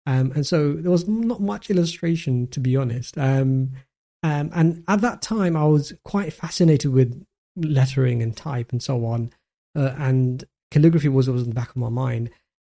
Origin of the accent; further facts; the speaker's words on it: London, United Kingdom; now in Dubai, United Arab Emirates; So I'm currently in Dubai, but I was born and brought up in London, sort of east end of London. So very much sort of a working class family.